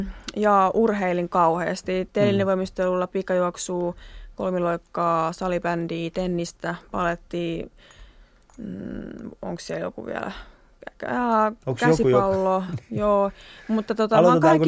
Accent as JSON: {"language": "Finnish", "town": "Vaasa", "region": "Ostrobothnia", "country": "Finland", "tie": "born there", "also_born_or_lived": "Hanko", "said": "Mä oon syntynyt Vaasassa."}